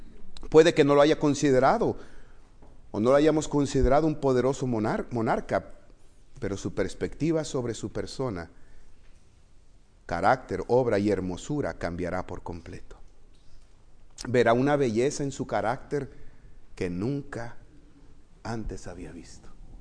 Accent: Cárdenas, Tabasco, Mexico; moved away; Yo ahí en mi ciudad, ¿verdad?, en mi pueblo, Cárdenas, Tabasco, la heroica Cárdenas, Tabasco.

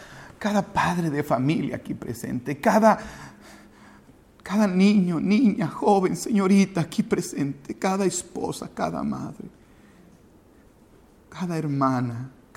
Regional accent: Tabasco, Mexico; Eso lo digo ya por alusión a mí, que yo soy tabasqueño.

